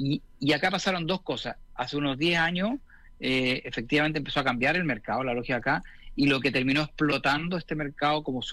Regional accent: Chile; yo soy de Chile originalmente

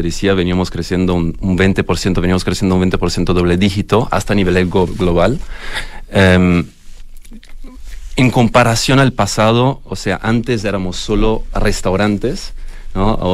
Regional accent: Italy; Spanish is a second language; now in Chile; Soy italiano.

